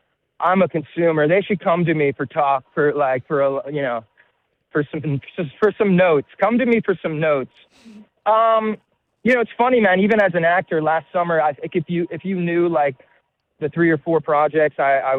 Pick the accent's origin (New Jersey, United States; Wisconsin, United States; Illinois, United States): New Jersey, United States; also born or lived in New York City; like I'm from the city, but I grew up in Jersey.